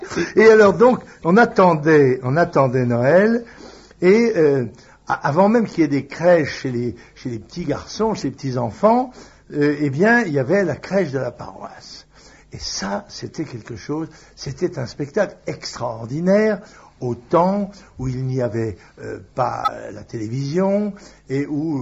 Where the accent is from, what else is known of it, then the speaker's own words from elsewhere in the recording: La Trinité-sur-Mer, Brittany, France; je suis né natif, comme on dit, de la Trinité-sur-Mer.